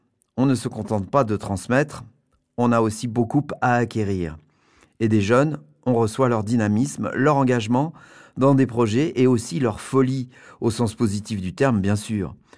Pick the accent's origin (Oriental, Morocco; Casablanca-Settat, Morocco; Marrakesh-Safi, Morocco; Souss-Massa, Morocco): Casablanca-Settat, Morocco; Casablanca; moved away as an adult; Je suis originaire de Casablanca et j'y ai vécu jusqu'à 23 ans.